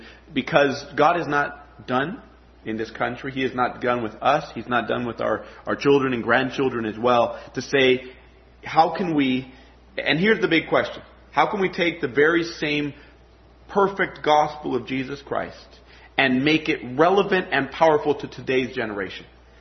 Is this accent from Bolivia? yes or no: yes; Bolivia; first language Spanish; English is a second language; I went back to my home country of Bolivia. So I was born and raised there. My first language and my culture, in a sense, is actually Hispanic. I look white, but I feel Hispanic, I tell people.